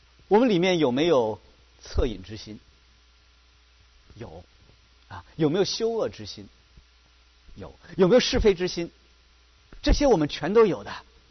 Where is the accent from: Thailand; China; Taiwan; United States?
China; 对于我们中国人这个老祖宗啊，老夫子来说